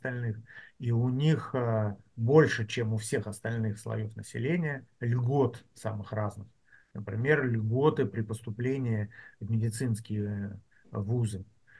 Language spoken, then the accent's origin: Russian; Siberia, Russia; потому что я сибиряк, и там такое русское мононаселение